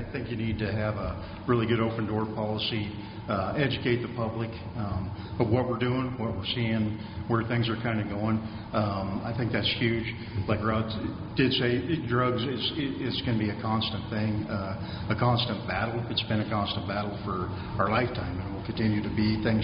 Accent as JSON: {"language": "English", "town": "Buffalo", "region": "New York", "country": "United States", "tie": "born or raised there", "said": "I've been in law enforcement for 24 years, 22 of it right here in Buffalo. I was born and raised here in Buffalo."}